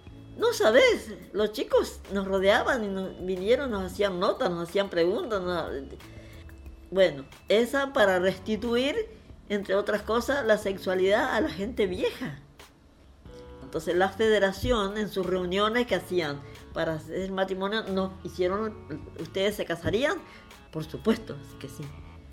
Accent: Colombia; moved away as an adult; now in Argentina; vinimos de Colombia, estuvimos 5 años en Corrientes.

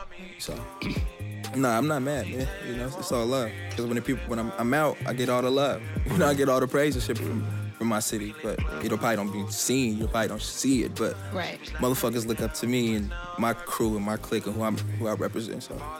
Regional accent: Seattle, Washington, United States; Because you got to think, we're from Seattle, too. It's diverse.

